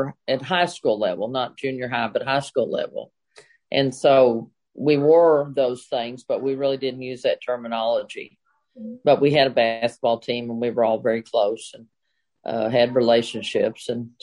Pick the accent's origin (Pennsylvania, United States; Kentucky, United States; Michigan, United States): Kentucky, United States; Lexington; now in Ohio, United States; I grew up in Lexington, Kentucky, which is where this all takes place, and then I ventured on from there. So currently, I live in a farm in Ohio and raise my grandchildren.